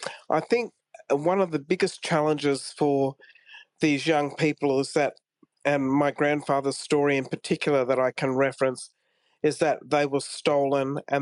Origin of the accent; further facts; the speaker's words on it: Chinderah, New South Wales, Australia; I'm from the Tweed, up on the Gold Coast, from a little town called Chindra, which is quite a strong Australian South Sea Islander community group